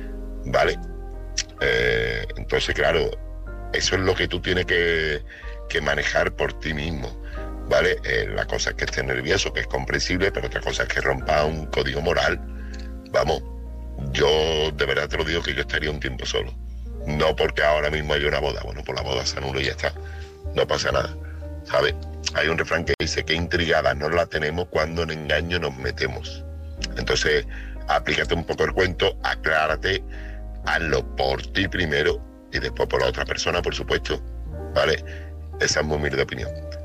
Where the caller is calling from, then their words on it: Seville, Andalusia, Spain; corresponsal de Sevilla.